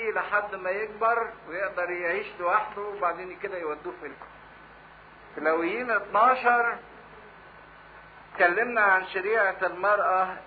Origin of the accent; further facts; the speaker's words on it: Egypt; الكلمة دي موجودة عندنا كمصريين